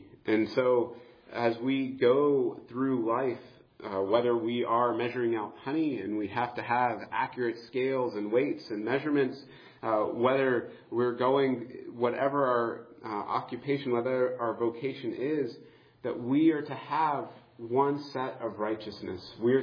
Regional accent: Scotland, United Kingdom; It's just I'm too Scottish and I haven't gotten rid of them yet.

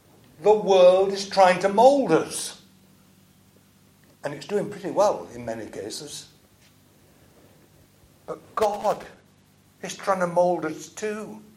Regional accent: Barnsley, Yorkshire and the Humber, United Kingdom; I worked in a family jeweller's in my hometown of Barnsley.

